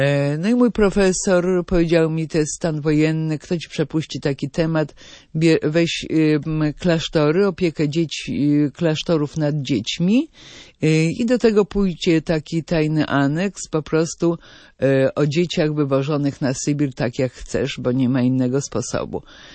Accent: Kielce, Świętokrzyskie Voivodeship, Poland; born there; ja się urodziłam w Kielcach, nie widziałam na oczy Żyda

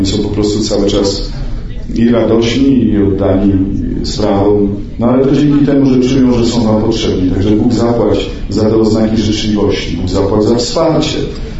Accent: Podgrodzie, Subcarpathian Voivodeship, Poland; Gdzieś tam z Pogórza jestem, spod Tarnowa, czy jeszcze lepiej spod Dębicy, z takiej małej wioski Podgrodzie.

